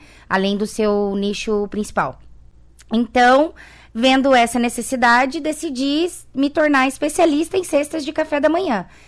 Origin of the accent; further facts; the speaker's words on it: São Paulo, Brazil; now in Cascavel, Brazil; porque nós somos de São Paulo, e lá em São Paulo é uma coisa muito comum, cesta de café da manhã.